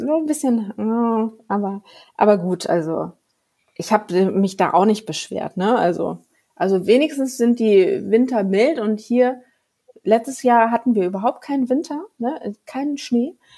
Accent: Hamburg, Germany; now in Munich, Germany; Also im Herzen bin ich Hamburger und im wahren Leben bin ich Münchnerin, weil es den Kindern gut tut.

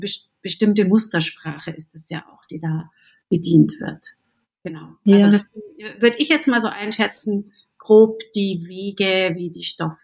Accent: Augsburg, Bavaria, Germany; Ich bin aus Augsburg, einer alten Textilstadt

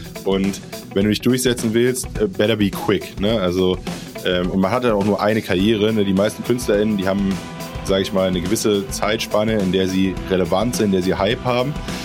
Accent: Berlin, Germany; ich komme aus Berlin, bin hier aufgewachsen

